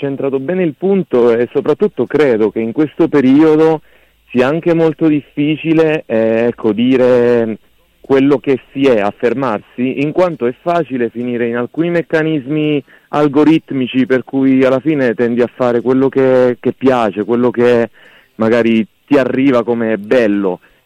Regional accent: Teramo, Abruzzo, Italy; principalmente poi sono cresciuto qui a Teramo

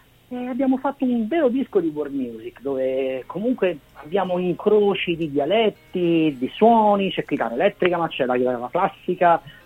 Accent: Naples, Campania, Italy; io sono napoletano tra l'altro.

